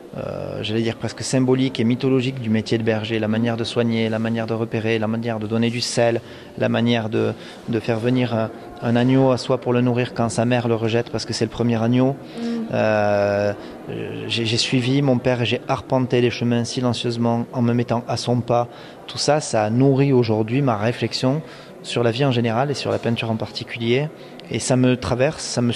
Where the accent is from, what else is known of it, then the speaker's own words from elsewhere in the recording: Occitanie, France; C'est ça, moi je suis originaire de la vallée de Campan. Mon grand-père avait là-bas beaucoup de moutons